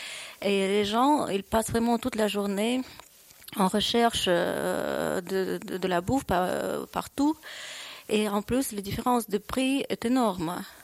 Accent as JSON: {"language": "French", "region": "Saint Petersburg", "country": "Russia", "said": "Et chez nous, à Leningrad"}